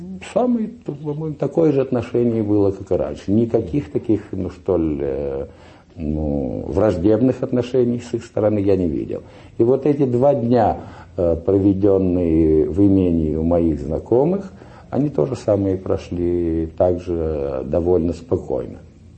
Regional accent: Voronezh, Voronezh Oblast, Russia; я, потому что выбрал вакансию в свой родной город, ехал, значит, к себе в Воронеж.

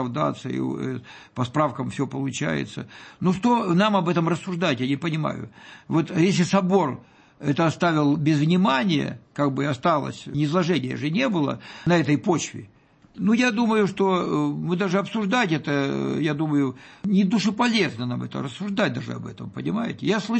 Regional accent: Donbas, Ukraine; born there; я, так сказать, родился на Донбассе

